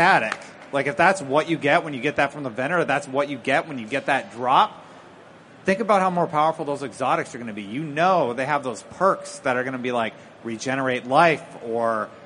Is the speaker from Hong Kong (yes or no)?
no; Canada; I'm from Canada.